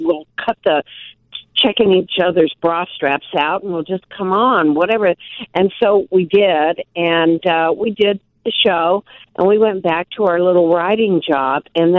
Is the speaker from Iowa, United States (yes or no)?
no; Milwaukee, Wisconsin, United States; But I thought, well, everybody else has it. But we're from Milwaukee.